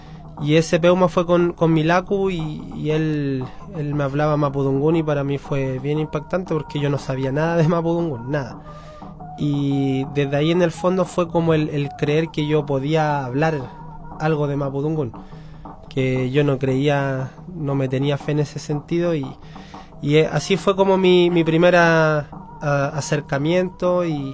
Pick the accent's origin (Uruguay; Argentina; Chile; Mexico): Chile; Santiago, Santiago Metropolitan Region; yo me crié nacido y criado en Santiago, siempre me educó y me crié con mi madre